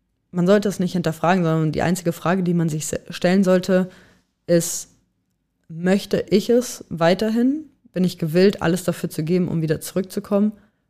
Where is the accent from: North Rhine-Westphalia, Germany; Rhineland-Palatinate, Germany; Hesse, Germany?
Hesse, Germany; Frankfurt; Frankfurt ist so irgendwo auch immer meine Heimat auch noch gewesen.